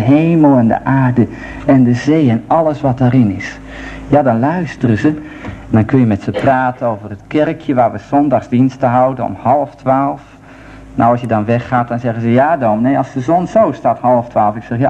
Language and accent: Dutch; Netherlands; Dat zo ver gaat ook in Holland, waar ik vandaan kom, is dat nog.